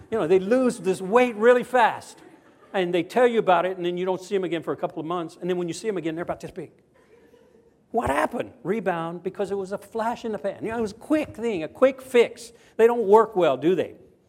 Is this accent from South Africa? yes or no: no; Louisiana, United States; moved away as an adult; now in Japan; And I was raised in Southwest Louisiana, and then I came to Japan.